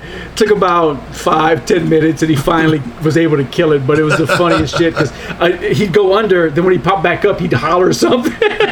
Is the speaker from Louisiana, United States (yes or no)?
yes; Lake Arthur, Louisiana, United States; I was from Lake Arthur, Louisiana.